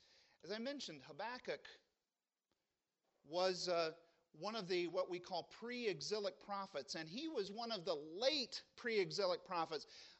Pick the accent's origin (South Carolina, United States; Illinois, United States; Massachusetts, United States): Illinois, United States; Peoria; the farthest I got away from my house this year was Milwaukee, Wisconsin, and I'm from Peoria, Illinois.